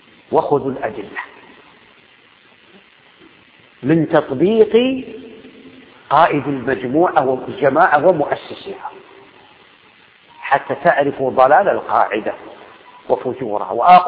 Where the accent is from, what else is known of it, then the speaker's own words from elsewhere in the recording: Saudi Arabia; حتى في بلادنا السعودية لها أتباع ومنافحون